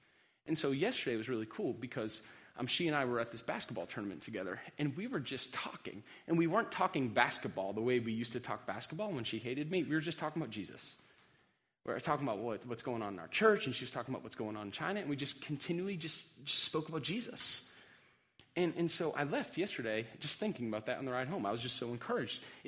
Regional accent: Ireland; I'm Irish, man.

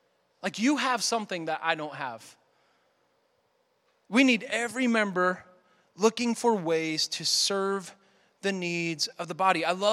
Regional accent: Northeast, United States; So it's kind of like I grew up in the Northeast, kind of close to Canada

